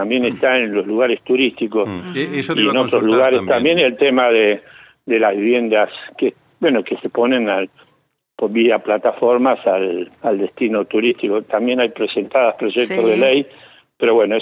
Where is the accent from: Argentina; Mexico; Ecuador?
Argentina; San Martín de los Andes, Neuquén; Yo soy de San Martín de los Andes, yo conozco el tema